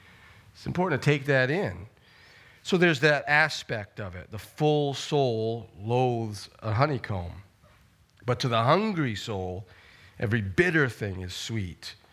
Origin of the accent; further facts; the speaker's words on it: Maine, United States; And, you know, growing up in Maine and working in the woods at times, working on a roof, you know what that's like.